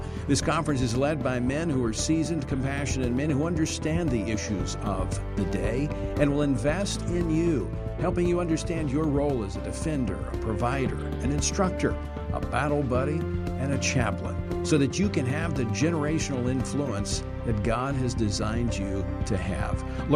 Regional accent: Louisiana, United States; It's important to your state, important to my home state of Louisiana.

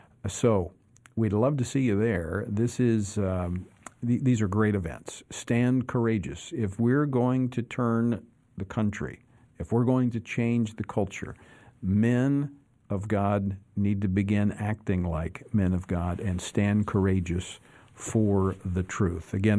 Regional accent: Baton Rouge, Louisiana, United States; in my hometown of Baton Rouge, Louisiana.

